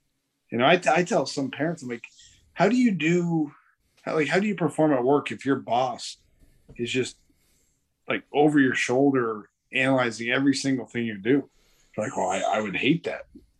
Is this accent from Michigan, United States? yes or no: yes; Ontario, Michigan, United States; I played a ton of golf growing up in Ontario, Michigan